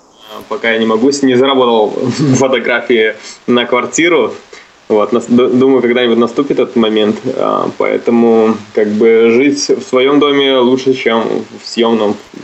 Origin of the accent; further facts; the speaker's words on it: Orsha, Vitebsk Region, Belarus; moved away; Есть город Орша. Ну, если привязываться к России, это 100 километров от Смоленска.